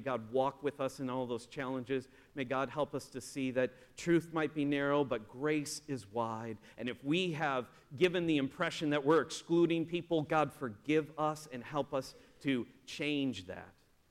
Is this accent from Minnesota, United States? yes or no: yes; Minnesota, United States; I'm from Minnesota. We're nice people.